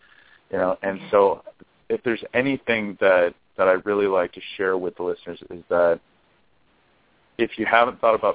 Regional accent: Hawaii, United States; Being Hawaiian myself, it was always something I was always interested about.

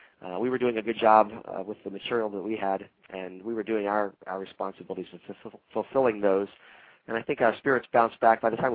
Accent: Essex, Maryland, United States; I grew up on the east side of Baltimore, Maryland, in a town called Essex, right next to a big aerospace

